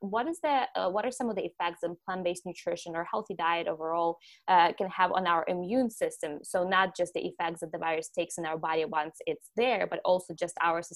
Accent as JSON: {"language": "English", "country": "Ukraine", "tie": "born or raised there", "moved": "yes", "said": "So I'm originally from Ukraine. I've been in the country for 13 years now, but I grew up in Ukraine."}